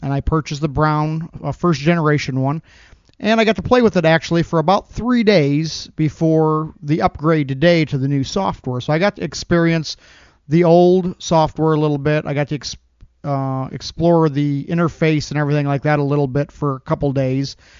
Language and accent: English; South Bend, Indiana, United States; I'm from South Bend, Indiana.